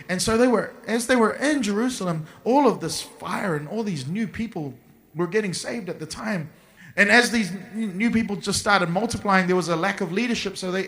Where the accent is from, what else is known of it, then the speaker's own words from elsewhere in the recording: Auckland, New Zealand; I grew up in Auckland, New Zealand, so we had the book of maps. And then when we go on road trips, because I'm from New Zealand, we used to drive from Auckland down to Taupo or Wellington, which are cities south of Auckland.